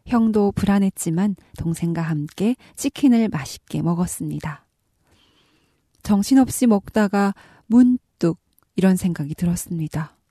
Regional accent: North Korea

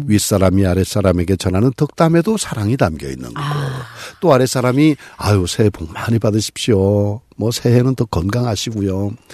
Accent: Gyeongsan, North Gyeongsang, South Korea; 우리 저 제 고향인 경산에서 태어나신 분입니다.

